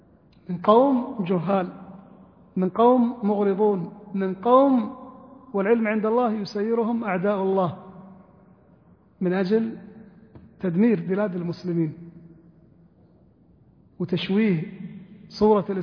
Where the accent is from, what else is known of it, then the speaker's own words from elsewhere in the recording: Saudi Arabia; في بلادنا السعودية